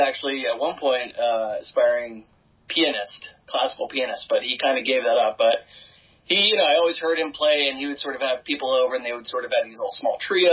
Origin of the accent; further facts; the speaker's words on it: Netherlands; now in United States; growing up in Holland, so it's a little different experience in the 70s.